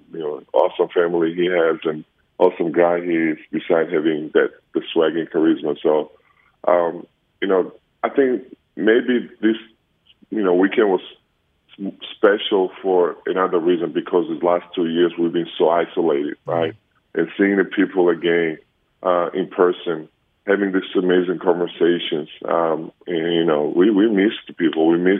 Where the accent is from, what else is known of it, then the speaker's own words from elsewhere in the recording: Georgia; When I was a kid, you know, growing up in Republic of Georgia, back in '90s especially, everything was so limited, you know, including electricity.